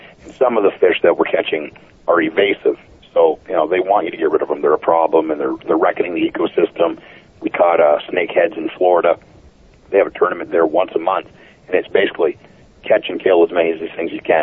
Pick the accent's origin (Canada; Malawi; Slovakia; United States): Canada; I grew up in Canada in a little village, population of about 100 people. My house was right on a river.